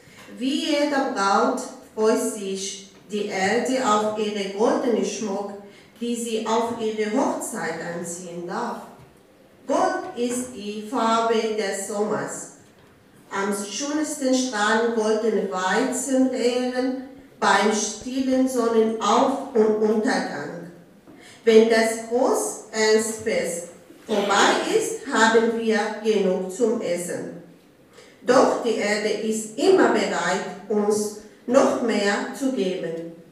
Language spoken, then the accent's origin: German; Syria; now in Germany; ich komme aus Syrien und ich bin seit 5 Jahren hier in Deutschland.